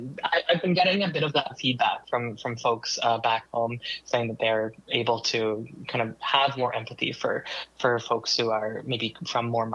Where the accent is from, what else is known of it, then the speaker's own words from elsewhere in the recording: Nova Scotia, Canada; now in Montreal, Canada; Well, I'm from Nova Scotia originally. I moved to Montreal.